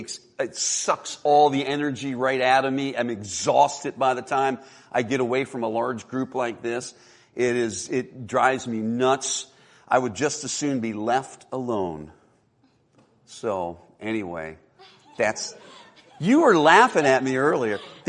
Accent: Delaware, United States; when we lived on the East Coast, I grew up in Delaware.

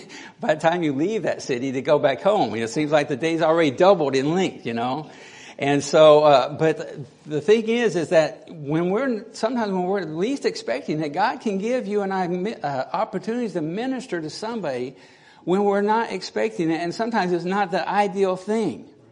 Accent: United States; And we began talking about why I, as an American, was there in Argentina.

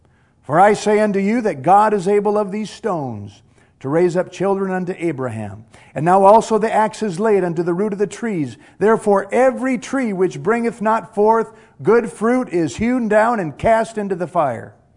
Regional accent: Grand Forks, North Dakota, United States; I was born and raised in Grand Forks, North Dakota, and I was raised in a Lutheran church.

